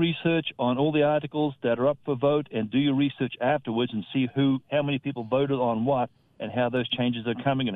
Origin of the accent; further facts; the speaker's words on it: Australia; now in United States; I grew up in Australia, and we have a democracy somewhat similar to the U.S.